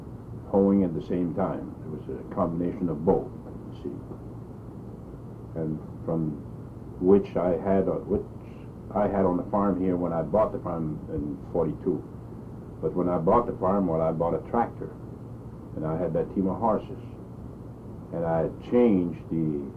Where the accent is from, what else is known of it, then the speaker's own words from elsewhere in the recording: St. David, Maine, United States; also born or lived in Senegat; I was born in Senegat, Maine, and I lived there for 4 years. I was born in 1910. Then we moved to San David, a farm that my dad had bought from Arthur Daigle.